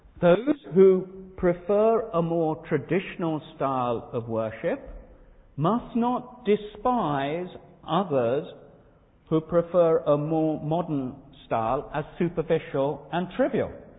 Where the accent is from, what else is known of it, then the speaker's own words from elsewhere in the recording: India; born there; I was born in India